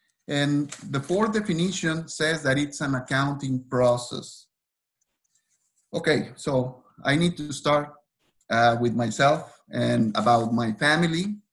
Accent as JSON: {"language": "English", "country": "Mexico", "tie": "born or raised there", "said": "I grew up in Mexico with my mother being a Protestant and my father being a Catholic."}